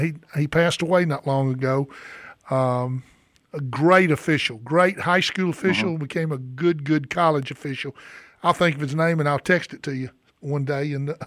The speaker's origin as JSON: {"language": "English", "town": "Sylacauga", "region": "Alabama", "country": "United States", "said": "and I'm from Sylacauga, so, and Pat Atkinson used to call my high school games."}